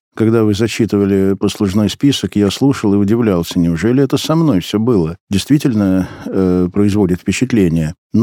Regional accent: Leningrad, Saint Petersburg, Russia; moved away as an adult; now in Moscow, Russia; Я приехал в Москву учиться из Ленинграда, поступил на экономический факультет международных экономических отношений.

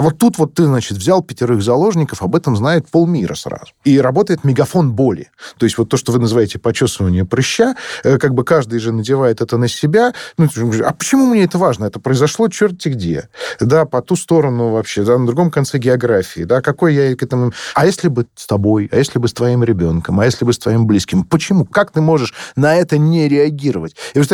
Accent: Moscow, Russia; also born or lived in Kastornoye; Я хоть и москвич, но несколько лет в детстве провел в деревне

